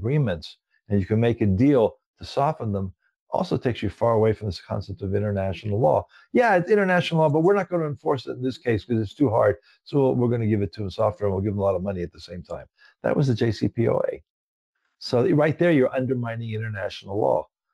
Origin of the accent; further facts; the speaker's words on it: San Francisco, California, United States; I grew up in San Francisco